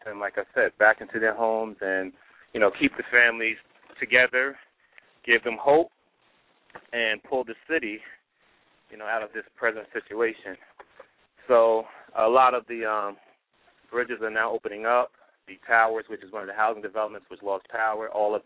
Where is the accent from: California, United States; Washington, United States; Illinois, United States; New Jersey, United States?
New Jersey, United States; Paterson; I was raised and born in Patterson, went to Patterson schools, went to school in New Jersey, college and grad.